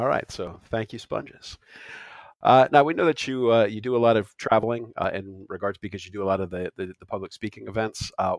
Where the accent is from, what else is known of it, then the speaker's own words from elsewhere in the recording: Florida, United States; now in Poland; I grew up in Florida, and I've been in Poland for 14 years now